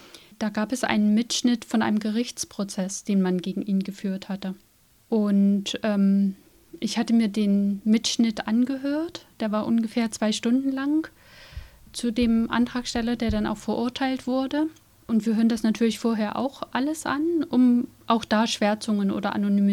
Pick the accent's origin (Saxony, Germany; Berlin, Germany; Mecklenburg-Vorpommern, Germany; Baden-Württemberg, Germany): Saxony, Germany; In der Nähe von Leipzig. Ich bin 81 geboren.